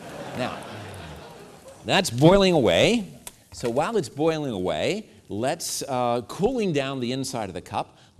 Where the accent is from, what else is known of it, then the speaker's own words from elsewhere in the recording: Washington, District of Columbia, United States; I come from Washington, D.C. Hot air is in.